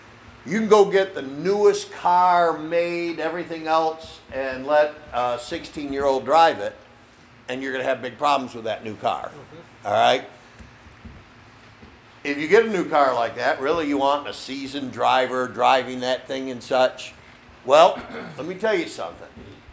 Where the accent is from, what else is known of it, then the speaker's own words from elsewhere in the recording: Salamanca, New York, United States; born there; I was born over in Salamanca